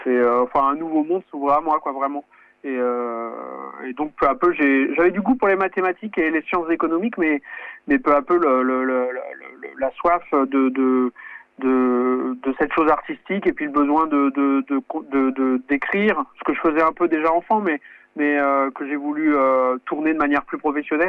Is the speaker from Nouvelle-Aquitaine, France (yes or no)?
no; Pays de la Loire, France; je suis réalisateur et j'habite plus en Mayenne, mais je suis originaire de la Mayenne. J'ai vécu pendant de longues années en Mayenne, dans le nord de la Mayenne, où mon père et le père de mon père étaient traditionnellement mécaniciens agricoles dans le nord de la Mayenne.